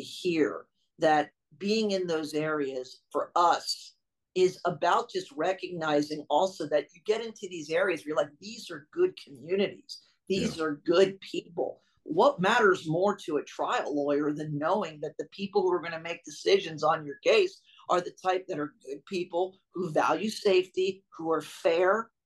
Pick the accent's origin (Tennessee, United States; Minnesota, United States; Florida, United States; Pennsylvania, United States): Pennsylvania, United States; Philadelphia; I'm from Philly originally.